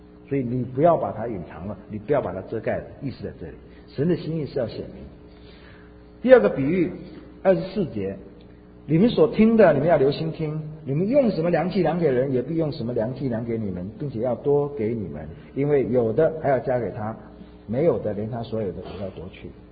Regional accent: China; 当然我们中国人谈到芥菜的时候，我们无法想象芥菜有多大

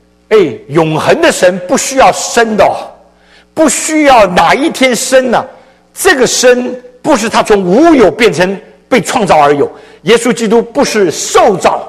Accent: China; 对我们中国人，父亲儿子，爸爸儿子，我的爸爸就是爸爸，儿子就是儿子。

